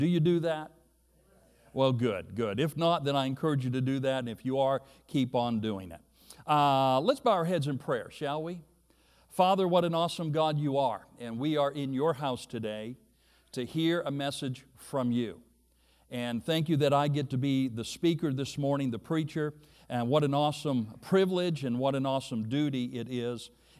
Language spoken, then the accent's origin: English; Missouri, United States; I'm from Missouri, so amens are allowed.